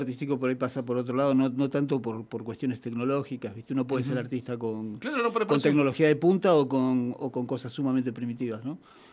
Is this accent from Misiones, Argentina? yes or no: no; Santa Rosa, La Pampa, Argentina; also born or lived in General Pico; Mi niñez está fraccionada. Mi niñez fue hasta los 8 años en Pico, yo nací en Pico, uh-huh. Y de los 8 años en adelante aquí en Santa Rosa.